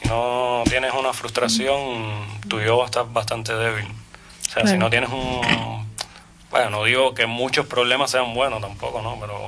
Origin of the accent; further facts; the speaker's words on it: Cuba; ni siquiera yo explicándotelo como cubano, tú vas, vives ahí un tiempo y después hablas lo que quieras.